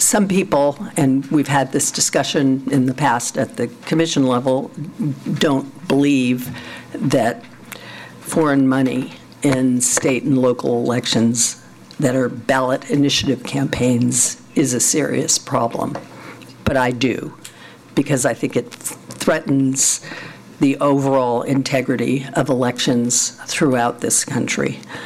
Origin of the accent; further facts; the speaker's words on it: California, United States; In my home state of California, where MindGeek arose